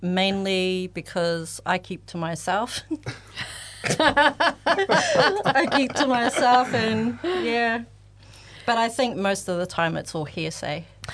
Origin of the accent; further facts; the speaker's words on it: Auckland, New Zealand; now in Hamilton, New Zealand; Originally, I am from New Zealand. I was born and raised in Auckland. And I moved here about 15 years ago to Hamilton as a halfway point between mine and my ex-husband's hometowns. So he was from Rotorua and I was from Auckland